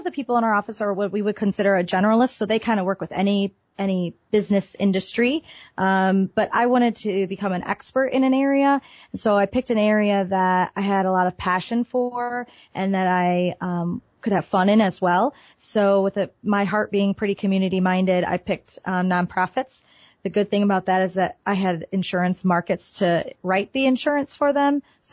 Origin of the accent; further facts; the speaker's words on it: Toledo, Ohio, United States; Well, I am born and raised in Toledo, Ohio. Decided to go away to school instead of stick around here.